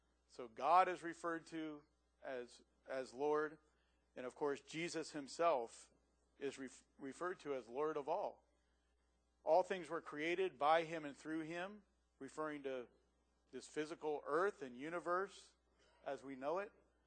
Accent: United States; I was raised in the United States, and I'm consider myself patriotic

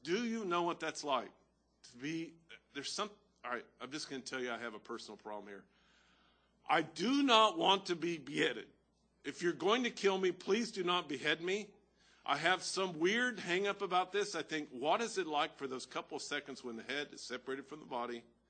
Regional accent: Texas, United States; I grew up in Texas. They had the bus ministry, Sermon in Shoes.

